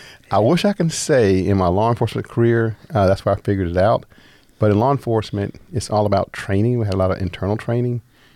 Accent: White Plains, New York, United States; born there; also born or lived in Mobile; now in Toledo, United States; Born in New York, White Plains, New York, White Plains Hospital.

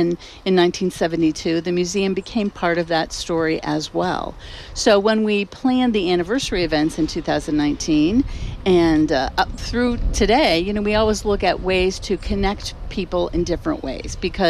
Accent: Wapakoneta, Ohio, United States; Well, I grew up in Wapakoneta

